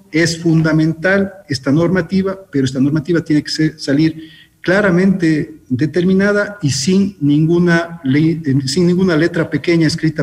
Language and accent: Spanish; Ecuador; de acuerdo a las necesidades que tenemos como ecuatorianos